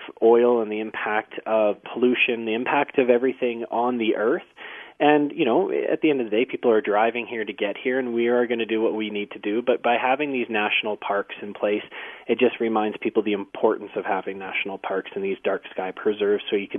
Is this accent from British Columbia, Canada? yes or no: yes; British Columbia, Canada; now in Jasper, Canada; because I'm not from Jasper. I've moved to Jasper in the last year, and I come from British Columbia, and I came from a place where I thought environment was huge, and it is, and lived in a city and then moved out to Jasper